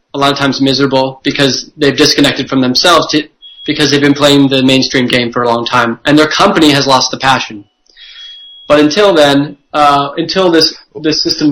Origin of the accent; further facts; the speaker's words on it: California, United States; I grew up in Silicon Valley, which is the birthplace of a lot of the big companies out there. I grew up in an entrepreneurial family.